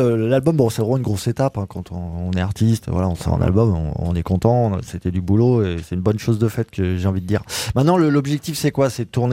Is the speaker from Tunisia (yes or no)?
no; Paris, Île-de-France, France; Et je pose la question en tant que Parisien.